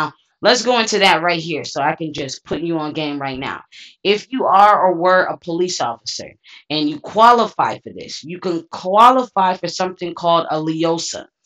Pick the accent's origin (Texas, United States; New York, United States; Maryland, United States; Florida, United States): New York, United States; Now, I'm from New York, and unfortunately, those laws are crazy